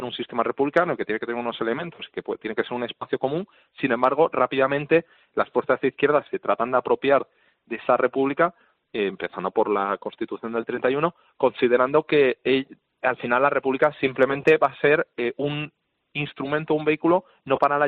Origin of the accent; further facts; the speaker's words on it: Spain; lo que somos incapaces los españoles en ese momento